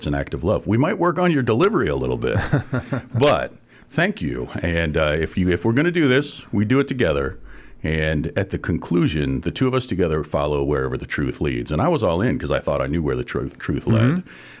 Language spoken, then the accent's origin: English; Cincinnati, Ohio, United States; Well, really, I also grew up in the Cincinnati area. We the two of us met. We went to junior high together